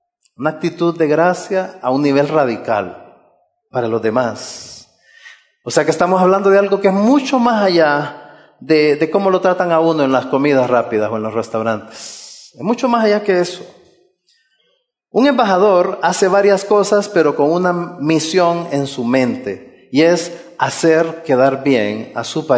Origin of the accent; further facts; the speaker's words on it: Honduras; ya no solo soy hondureño